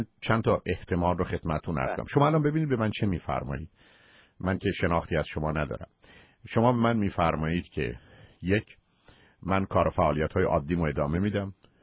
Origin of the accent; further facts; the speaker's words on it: Shiraz, Fars, Iran; بنده در 15-16 سال اول زندگیم در شیراز متولد شدم و در منطقه فارس و شیراز بودم